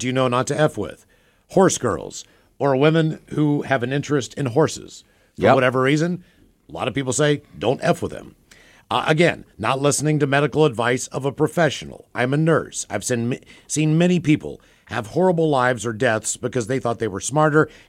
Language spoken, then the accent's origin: English; West Virginia, United States; I was from West Virginia.